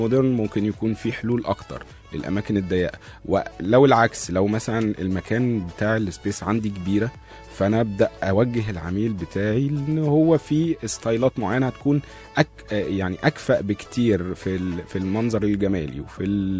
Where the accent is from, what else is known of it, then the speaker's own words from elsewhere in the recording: Egypt; ايوه هو بالنسبه عندنا في مصر طبعا المقاولين